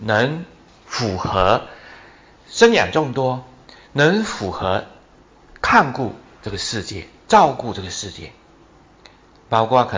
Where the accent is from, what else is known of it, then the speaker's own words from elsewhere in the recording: Fuzhou, Fujian, China; 我们福州人有一种的饼哈，叫做官饼